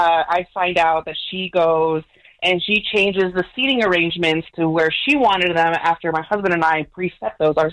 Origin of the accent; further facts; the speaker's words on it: United States; Me being an American family